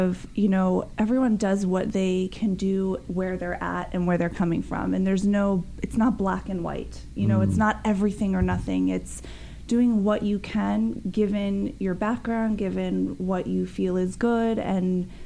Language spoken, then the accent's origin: English; Atlanta, Georgia, United States; I am not. I'm from Atlanta, Georgia.